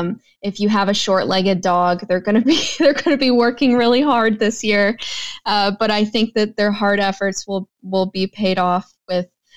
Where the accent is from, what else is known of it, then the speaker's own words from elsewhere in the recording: Michigan, United States; growing up in Michigan, I lived in town.